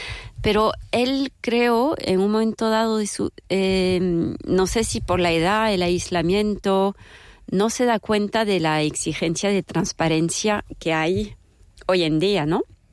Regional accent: France; Spanish is a second language; como francesa que veo la monarquía desde fuera, la monarquía española desde fuera

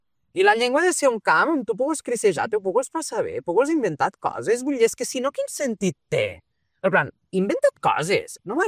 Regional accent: Lleida, Catalonia, Spain; jo me vaig criar a Lleida

